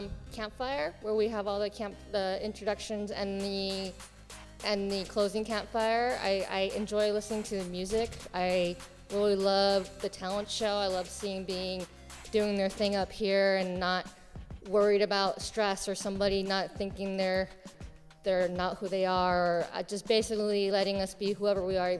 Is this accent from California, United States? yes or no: yes; Artesia, California, United States; I am from a town called Artesia, California, that is in the Los Angeles County, and more closer to Long Beach, California, in Southern California